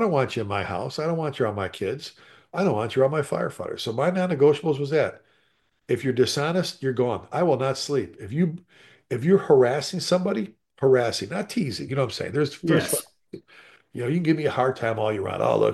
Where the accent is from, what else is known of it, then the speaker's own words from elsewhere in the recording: Chicago, Illinois, United States; I tell people all the time, I grew up in the South Side of Chicago.